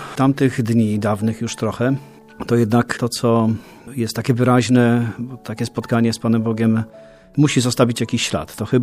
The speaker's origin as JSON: {"language": "Polish", "town": "Koronowo", "region": "Kuyavian-Pomeranian Voivodeship", "country": "Poland", "tie": "born or raised there", "said": "Moje rodzinne strony to jest Koronowo, koło Bydgoszczy. Urokliwa miejscowość nad Zalewem Koronowskim, taka turystyczna, latem bardzo sympatyczna."}